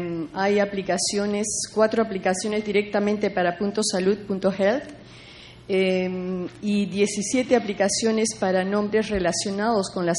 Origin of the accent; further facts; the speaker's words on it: Peru; soy peruana y siempre he seguido los temas latinoamericanos.